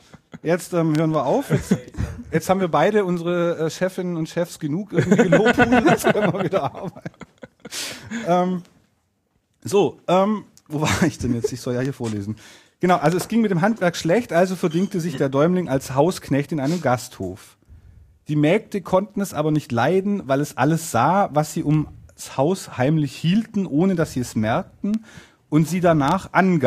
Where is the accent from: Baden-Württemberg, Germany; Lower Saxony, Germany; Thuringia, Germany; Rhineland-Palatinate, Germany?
Baden-Württemberg, Germany; Ich bin Schwabe, hallo.